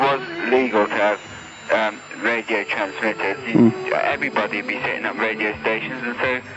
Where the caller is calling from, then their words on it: Ludlow, West Midlands, United Kingdom